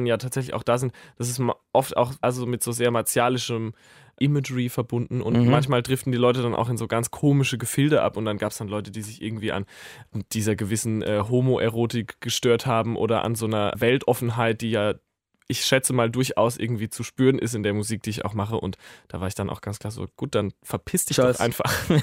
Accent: Herxheim, Rhineland-Palatinate, Germany; ich habe schon ein angenehmes Bild von meiner Heimat und ich gehe da gerne hin und ich komme da auch gerne her. Es ist keine Heimattümelei. Ich komme halt vom Dorf

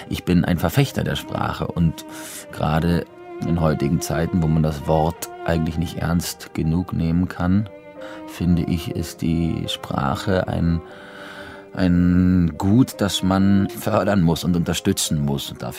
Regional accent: Switzerland; Ich bin ja Schweizer Staatsbürger.

